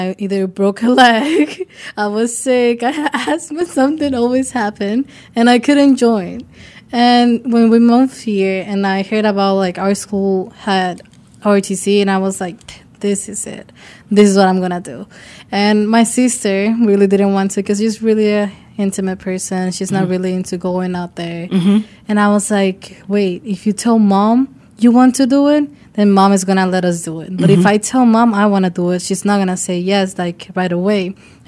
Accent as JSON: {"language": "English", "country": "Dominican Republic", "said": "So we come from the Dominican Republic."}